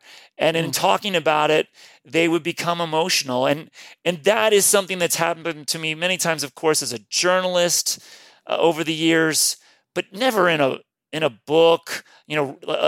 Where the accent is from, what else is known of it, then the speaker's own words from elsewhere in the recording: Cincinnati, Ohio, United States; that whole story and all the problems that Pete has created still looms over Cincinnati, my hometown.